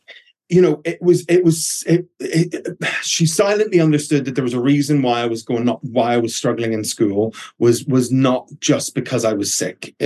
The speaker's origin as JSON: {"language": "English", "town": "Belfast", "region": "Northern Ireland", "country": "United Kingdom", "tie": "born or raised there", "said": "So I grew up in Belfast"}